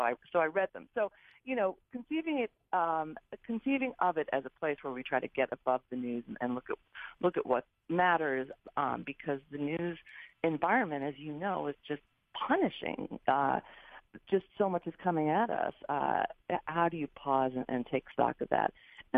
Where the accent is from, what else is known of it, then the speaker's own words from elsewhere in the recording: New York City, New York, United States; And it was particularly disturbing, you know, as a New Yorker to find out the president hadn't called Governor Cuomo or Mayor de Blasio.